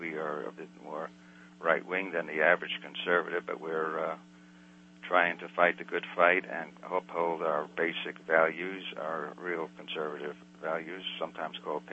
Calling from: Silver Spring, Maryland, United States; Silver Spring, Maryland.

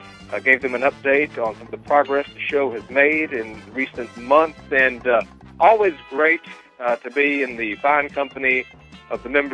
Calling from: Nashville, Tennessee, United States; I'm calling in from Nashville, Tennessee, as I mentioned at the top of the program

